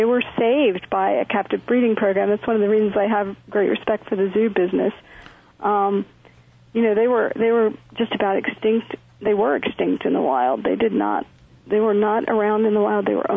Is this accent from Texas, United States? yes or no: yes; Texas, United States; I grew up in Texas, down at the end of the street, you know, in the ditch or the little creek, you know, sifting for tadpoles.